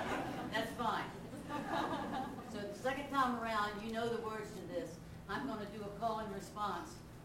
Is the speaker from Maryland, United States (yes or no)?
no; Virginia, United States; I grew up in Southern Virginia in the from the old Primitive Baptist Church that came to this country from Scotland.